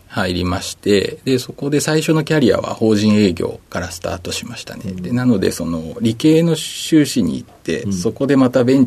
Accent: Shizuoka, Japan; 静岡県の静岡市です。

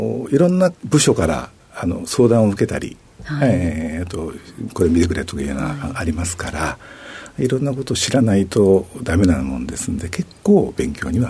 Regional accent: Odawara, Kanagawa, Japan; 神奈川県の小田原市になります。

